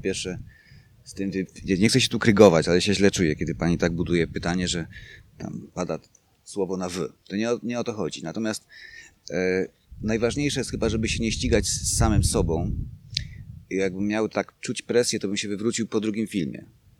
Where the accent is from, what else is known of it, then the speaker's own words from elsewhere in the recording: Subcarpathian Voivodeship, Poland; Ja jestem z Podkarpacia, blisko Bieszczady. Natomiast tam, w tych moich rodzinnych stronach, jest dom na domu.